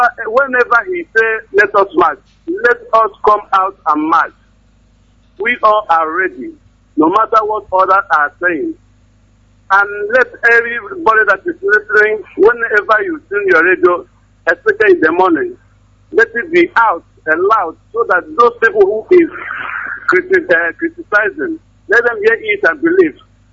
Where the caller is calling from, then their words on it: Aba, Abia, Nigeria; I'm calling from Aban.